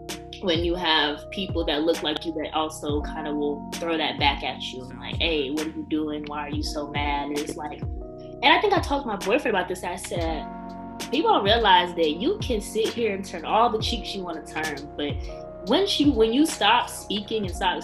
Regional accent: Southern United States, United States; They didn't like me because I was American or I was from the South.

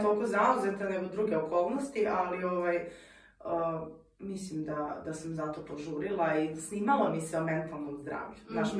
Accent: Inđija, Vojvodina, Serbia; Dolazim iz Indije i završila sam tu i gimnaziju, društveni smer. Nakon toga sam upisala filozofski fakultet u Novom Sadu i evo me, još sam tu.

